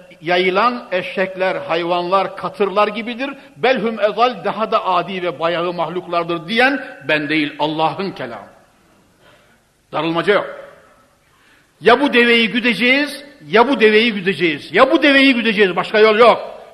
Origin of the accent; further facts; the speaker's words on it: Konya, Turkey; Biraz ben Konyalıyım, ne olsa Anadolu çocuğu biraz yayla adam olduğu için damarı sert.